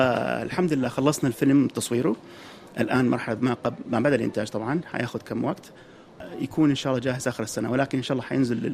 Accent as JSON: {"language": "Arabic", "country": "Saudi Arabia", "said": "فنبغى نوري العالم أنه إحنا كسعوديين كنقدر نسوي أفلام سعودية مع العرب وتكون عالمية"}